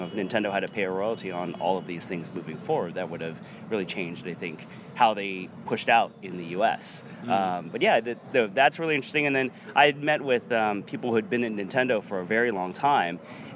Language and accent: English; Ohio, United States; also born or lived in Taiwan; it wasn't available where I grew up in Ohio